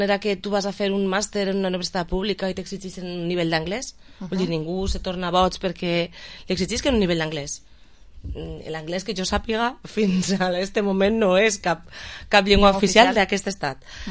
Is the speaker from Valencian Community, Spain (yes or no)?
yes; Valencian Community, Spain; Els nostres drets com a valencians en una qüestió com és la llengua no estan plenament assolits.